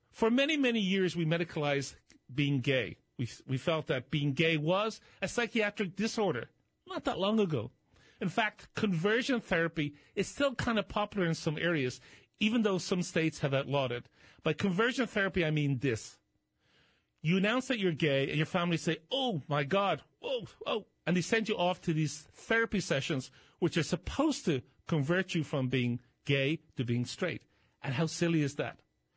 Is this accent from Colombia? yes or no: no; Ireland; now in United States; I saw a lot of this in the UK when all the scandals were breaking in Ireland, which is my home country, though I'm a proud, naturalized American citizen.